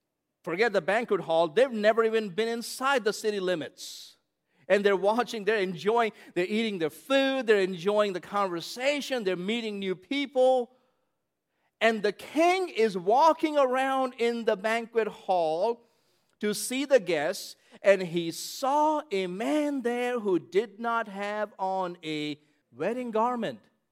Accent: India; Hey, look, I grew up in India, where missionaries have been killed.

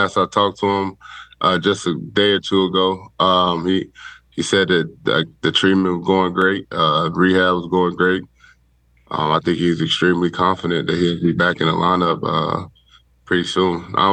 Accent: Longview, Texas, United States; I'm from Texas, born and raised, Longview, Texas. I'm groomed to play football.

